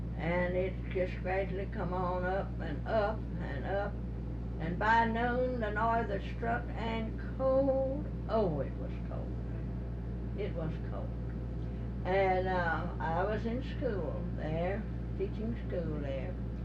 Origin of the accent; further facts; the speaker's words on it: Texas, United States; See, I'm just a Texan. I don't know. But it happens here.